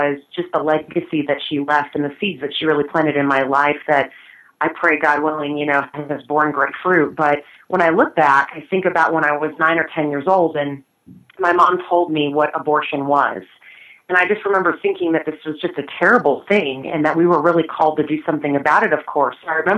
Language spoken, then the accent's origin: English; Houston, Texas, United States; also born or lived in Dallas; You know, I grew up partly in North Houston and then in Dallas, and of course now I live in the Dallas area with my husband, so this is also home, too.